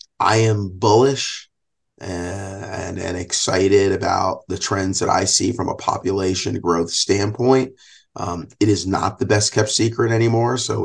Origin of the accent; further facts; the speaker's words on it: New Jersey, United States; now in Richmond, United States; I relocated to Richmond. I'm originally from New Jersey.